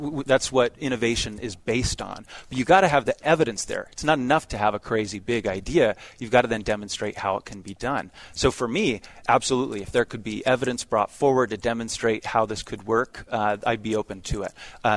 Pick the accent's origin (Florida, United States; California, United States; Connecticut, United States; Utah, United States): Utah, United States; I grew up here in Utah Valley, and we need more housing.